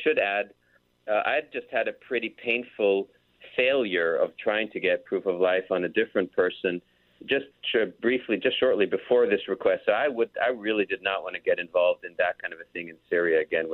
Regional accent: Israel; also born or lived in Kenya; I was born in 1963 in Israel. My father was an Israeli diplomat. We ended up being posted in East Africa and Kenya, all over East Africa.

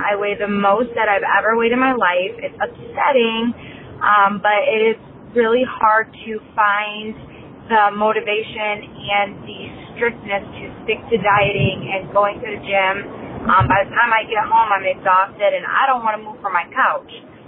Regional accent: Ohio, United States; I'm 27. I'm from Ohio.

